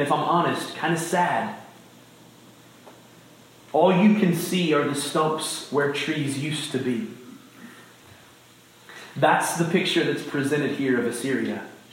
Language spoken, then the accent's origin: English; Ohio, United States; and I grew up in Ohio, and contrary to popular belief, like, significant portions of Ohio are very hilly.